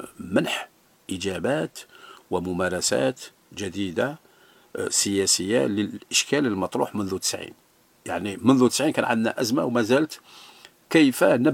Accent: Algeria; الأحداث سرعت في الجزائر وما عطتناش فرصة كجزائريين كمجتمع أننا نتناقش ما بيناتنا

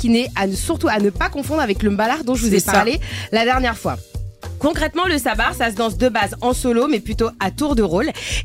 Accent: Senegal; je vous emmène au pays de la Teranga, c'est-à-dire chez moi, au Sénégal

